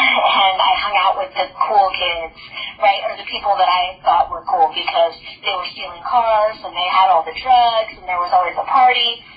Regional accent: Medford, United States; I'm an addict from Medford.

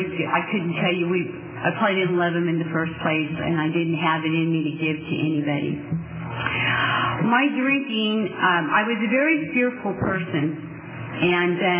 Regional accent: Tulare, California, United States; I grew up in Tulare and in the Visalia area, and went to school there, and felt a little different.

